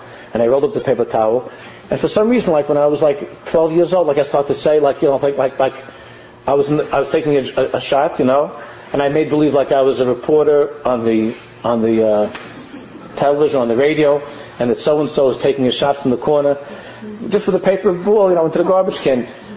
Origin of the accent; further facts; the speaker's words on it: New York, United States; You know, I grew up in New York and as boys, we were very much into sports.